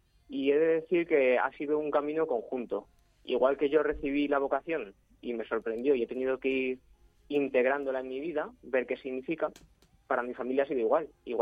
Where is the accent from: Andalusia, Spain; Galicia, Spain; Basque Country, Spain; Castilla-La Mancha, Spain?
Castilla-La Mancha, Spain; Valdepeñas; soy natural de Valdepeñas.